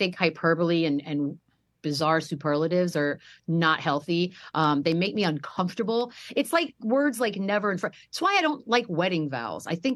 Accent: Texas, United States; even though I grew up in Texas.

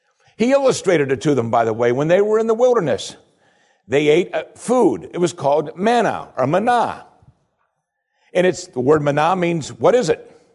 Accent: United States; but it's common to us because we grew up in America.

